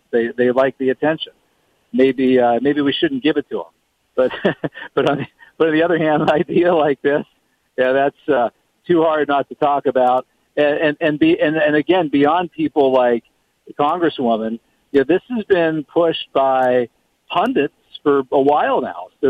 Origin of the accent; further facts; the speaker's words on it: United States; I mean, I am an American. I want America to remain together.